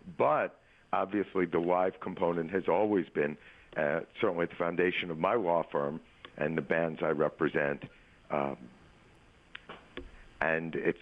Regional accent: New York, United States; now in Los Angeles, United States; Well, I live in Los Angeles. I work in Los Angeles. I grew up in New York.

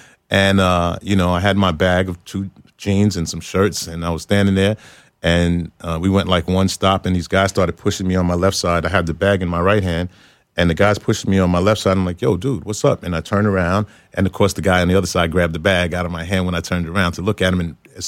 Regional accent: Queens, New York, United States; also born or lived in Brooklyn; Till about 7. Then we moved out to Queens. So that was the movement. You get a crib in Queens.

